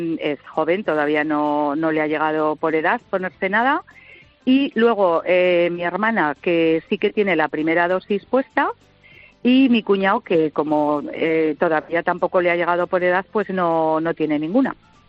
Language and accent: Spanish; Zaragoza, Aragon, Spain; De Zaragoza.